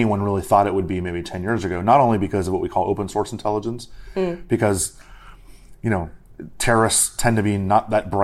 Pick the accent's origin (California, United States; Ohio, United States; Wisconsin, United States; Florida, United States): Florida, United States; Miami; now in Washington, D.C., United States; So I'm from Miami originally. I'm a fan of a lot of Miami sports teams while I live in Washington, D.C.